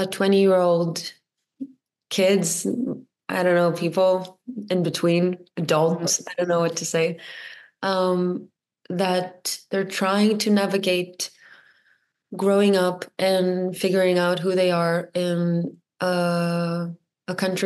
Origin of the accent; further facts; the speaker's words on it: Tel Aviv, Tel Aviv District, Israel; I grew up in Tel Aviv. I'm a city girl.